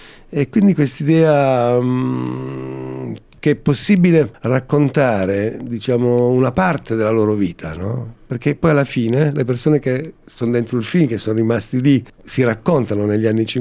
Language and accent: Italian; Polistena, Calabria, Italy; born there; No, dove io sono nato? Io sono nato a Polistena, appunto.